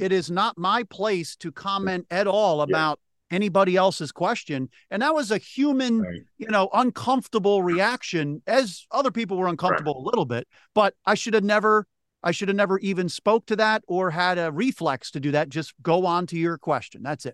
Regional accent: Philadelphia, Pennsylvania, United States; I think I was, you know, mid-20s, right back in my hometown in Philly.

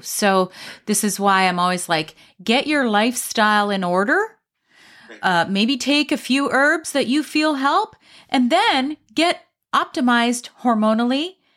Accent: Canada; Because everyone talks about pellets in the U.S. and I'm Canadian

